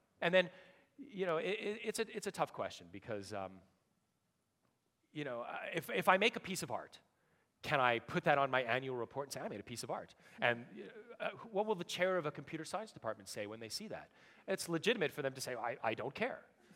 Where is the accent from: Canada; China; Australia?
Canada; Montreal, Quebec; You know, I grew up in Montreal.